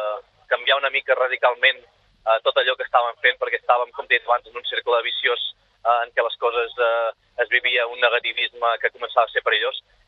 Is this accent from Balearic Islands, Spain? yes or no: no; Catalonia, Spain; som molt de Catalunya